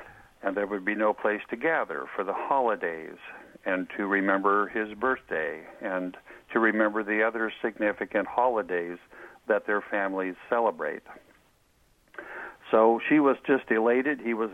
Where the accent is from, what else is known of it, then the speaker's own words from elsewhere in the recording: Oregon, United States; I know anytime I visit my hometown down in Oregon, I oftentimes go visit our relatives' graves